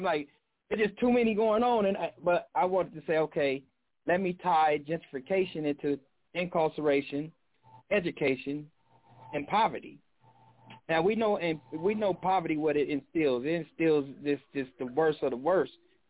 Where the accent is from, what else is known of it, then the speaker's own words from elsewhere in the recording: Watts, California, United States; Now, I'm from Watts, California, so you guys can know Watts, Philly, New York, certain areas down south.